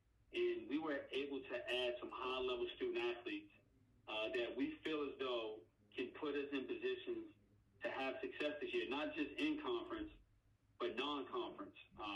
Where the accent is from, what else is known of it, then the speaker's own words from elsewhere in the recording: Baltimore, Maryland, United States; I remember watching that game. I mean, I grew